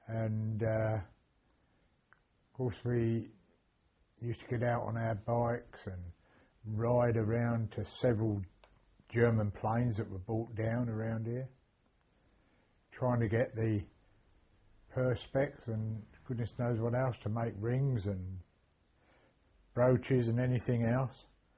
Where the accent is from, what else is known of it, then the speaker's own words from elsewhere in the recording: Dorking, South East England, United Kingdom; I was born in Dorking.